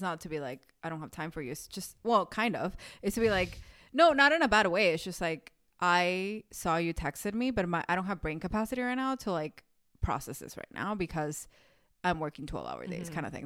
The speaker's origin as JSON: {"language": "English", "town": "Miami", "region": "Florida", "country": "United States", "tie": "born or raised there", "also_born_or_lived": "New York", "lives_now": "France", "said": "I mean, I grew up in Miami, yep. New York, and now here."}